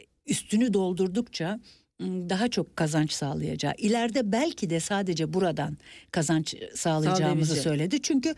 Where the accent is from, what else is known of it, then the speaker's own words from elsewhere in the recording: Diyarbakır, Diyarbakır Province, Turkey; also born or lived in İzmir; Benim çocukluğum babamın görevi dolayısıyla Diyarbakır'da geçti bir kısmı. Sonra İzmir'e geldik.